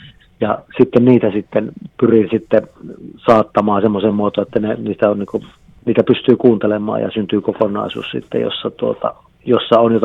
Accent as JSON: {"language": "Finnish", "town": "Martinniemi", "region": "North Ostrobothnia", "country": "Finland", "said": "jos hän käy mökillä pissaamassa jokeen, niin me Martinniemessä siellä suistossa sitten kärsimme."}